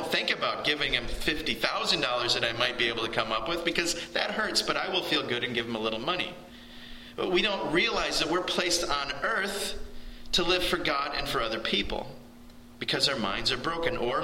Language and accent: English; United States; I don't know if these are just because I'm American, but these are the things that come to mind.